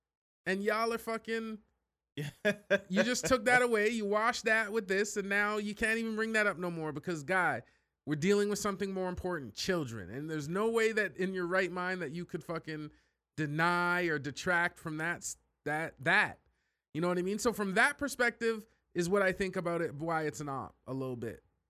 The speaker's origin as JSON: {"language": "English", "country": "Canada", "said": "we're Canadian boys, so I don't really know too much about, like, politics"}